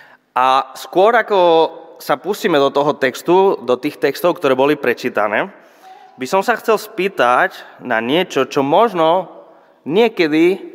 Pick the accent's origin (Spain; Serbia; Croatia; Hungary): Spain; Slovak is a second language; now in Slovakia; A pochádzam zo Španielska, inak to asi za tých 11 rokov, čo som na Slovensku